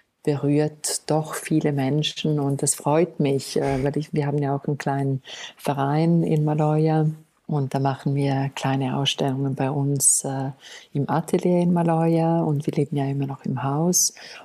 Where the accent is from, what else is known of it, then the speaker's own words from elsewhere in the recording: Graubünden, Switzerland; Ich bin selber aus den Bergen und da kommt die Sturheit.